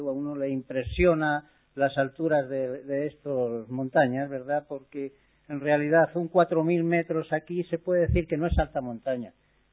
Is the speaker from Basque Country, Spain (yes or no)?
yes; San Sebastián, Basque Country, Spain; moved away as an adult; yo salí de San Sebastián la primera vez de años, 18 años me pilló la guerra, ¿eh? O sea, 18 años cumplí con la guerra.